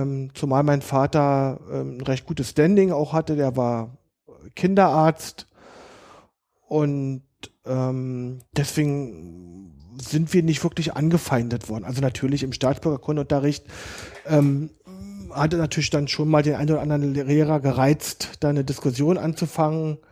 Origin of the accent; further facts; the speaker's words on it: Berlin, Germany; Also ich bin echter Berliner.